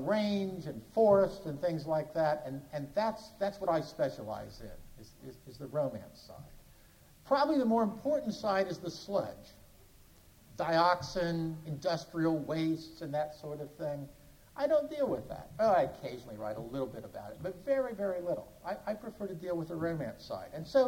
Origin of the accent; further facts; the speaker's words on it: Bozeman, Montana, United States; I come from Bozeman, Montana. I live there by choice.